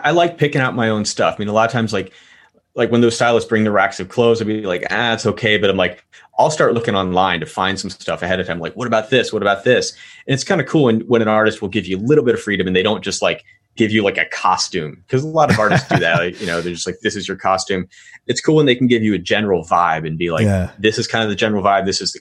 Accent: Pittsburgh, Pennsylvania, United States; also born or lived in Baltimore; You know, it's like I was born in Pittsburgh. We lived in one suburb, then we moved to Baltimore for a short bit, then moved back to Pittsburgh for a few years in a different suburb.

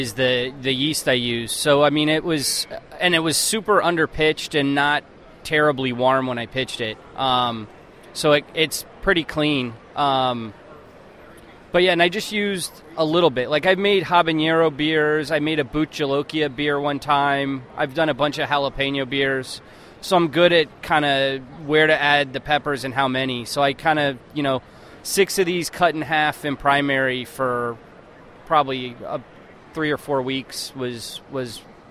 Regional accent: Silver Spring, Maryland, United States; from Silver Spring, Maryland.

